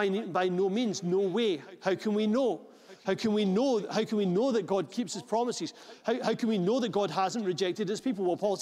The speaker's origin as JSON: {"language": "English", "region": "Scotland", "country": "United Kingdom", "said": "well, we come from Scotland, so Scotland is historically a Christian nation"}